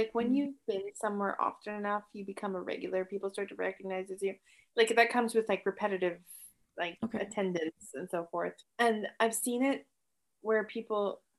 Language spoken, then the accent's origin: English; Canada; I think this just comes from being Canadian